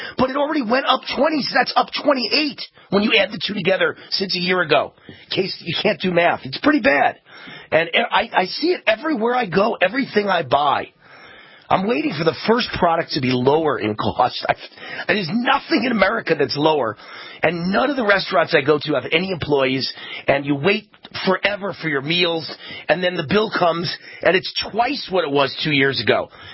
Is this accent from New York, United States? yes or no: yes; Mount Vernon, New York, United States; Just like growing up in Mount Vernon, New York. We called each other every bad name you could ever guess.